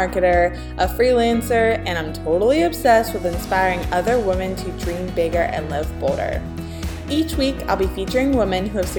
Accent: Ohio, United States; we both found out that we are from Ohio.

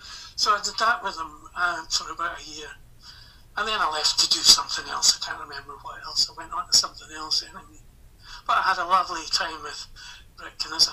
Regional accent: Scotland, United Kingdom; You know, I'm a Scotsman. And she was just a typical English rose to me.

